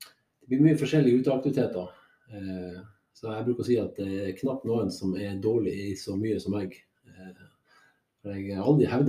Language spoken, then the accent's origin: Norwegian; Malangen, Troms, Norway; Jeg vokste jo opp i Malangen i Troms, eller jeg vokste egentlig opp i Tromsø eller i Malang, alt etter sammen. Jeg bodde de 10 første årene i Tromsø, så flyttet vi til Malangen, så jeg, der var det masse flott natur